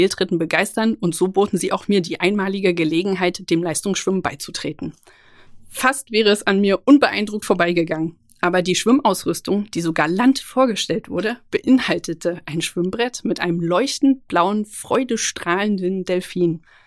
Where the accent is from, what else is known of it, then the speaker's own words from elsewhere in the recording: Berlin, Germany; geboren wurde ich im Jahr 1980 in Berlin. Näher gesagt Ost-Berlin, Hauptstadt der nicht mehr existenten Deutschen Demokratischen Republik. Aufgewachsen und wieder wohnhaft im pittoresken Ortsteil Adlershof im Süden Treptow-Köpenicks.